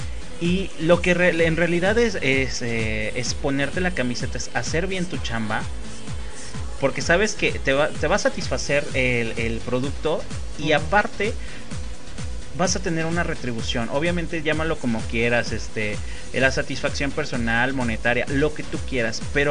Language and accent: Spanish; Mexico; Te pones uno como mexicano hablando precisamente de.